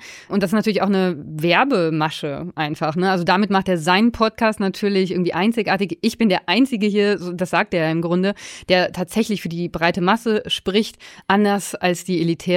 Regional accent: North Rhine-Westphalia, Germany; aus dem Sauerland, wo ich herkomme

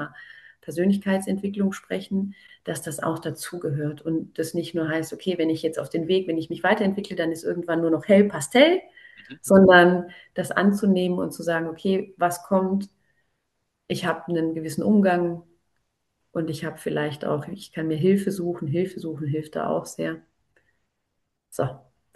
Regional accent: Baden-Württemberg, Germany; Also ich bin in Baden-Württemberg groß geworden, da ist quasi, ich bin katholisch erzogen worden

